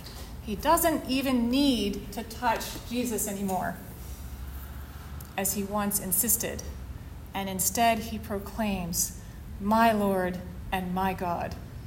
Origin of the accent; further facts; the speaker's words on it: Maine, United States; I come from Maine